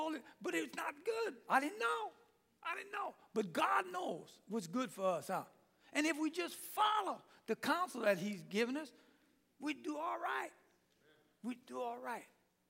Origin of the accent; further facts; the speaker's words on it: Lafayette, Louisiana, United States; I come from Lafayette, Louisiana. We are a culture of people. If you don't understand me too well, it's because I'm speaking in tongues.